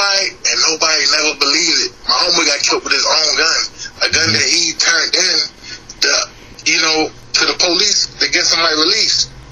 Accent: Baltimore, Maryland, United States; Like, man, I'm going to say this. I'm from Baltimore.

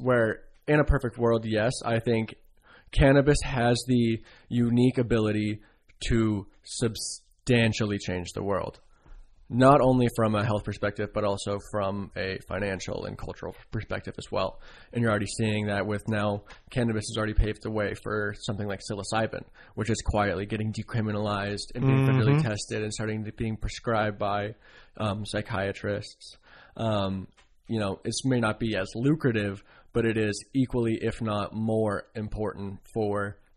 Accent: Washington, United States; growing up in Washington, BC Bud, that was like the most...

